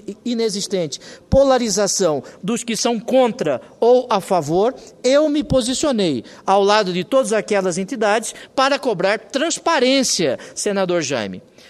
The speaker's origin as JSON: {"language": "Portuguese", "town": "Cuiabá", "region": "Mato Grosso", "country": "Brazil", "tie": "born or raised there", "said": "Nós todos que nascemos e vivemos em Cuiabá, capital do estado de Mato Grosso"}